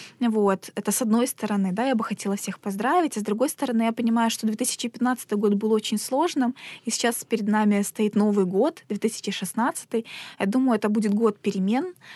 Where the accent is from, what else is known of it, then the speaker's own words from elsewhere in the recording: Crimea, Ukraine; я как крымчанка, которая не может сейчас въезжать в Крым